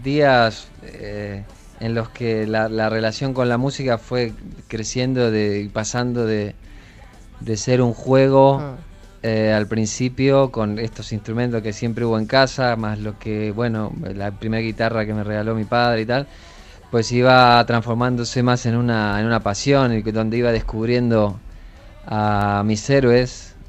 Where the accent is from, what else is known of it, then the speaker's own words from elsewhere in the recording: Argentina; lo que era la movida del rock nacional en mi país